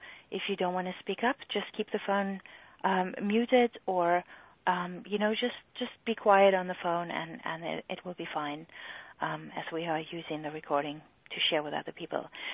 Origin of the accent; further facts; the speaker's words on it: Germany; accent: German; English is a second language; moved away as an adult; You can hopefully hear by my accent that I am German. My husband and I came to this country 16 years ago. I did not do EFT when I was in Germany